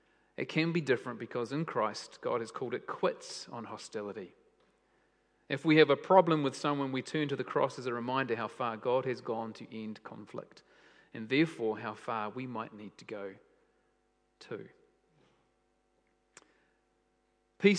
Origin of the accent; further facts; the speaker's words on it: Australia; as an Australian